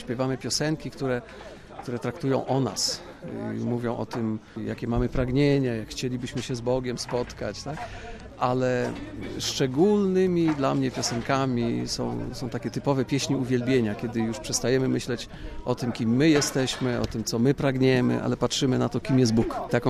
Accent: Kraśnik, Lublin Voivodeship, Poland; pochodzę z Kraśnika.

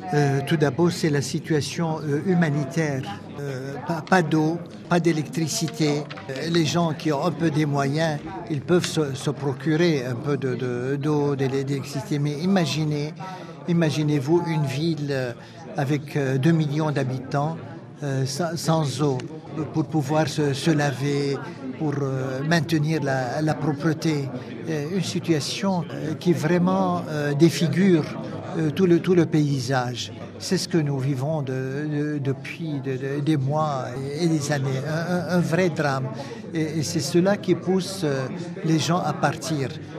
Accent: Syria; chez nous, en Syrie, il y a l'appartenance confessionnelle. Je suis l'évêque des Chaldéens.

